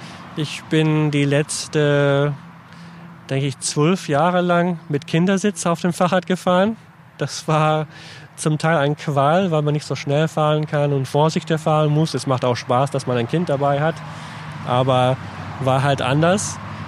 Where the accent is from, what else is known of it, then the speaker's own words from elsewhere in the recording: Scotland, United Kingdom; German is a second language; Genau, also wo ich herkomme, wird auch sehr viel Whisky getrunken und auch hergestellt. Glenmorangie ist der nächste große, bekannte Distillery, zu wo ich herkomme.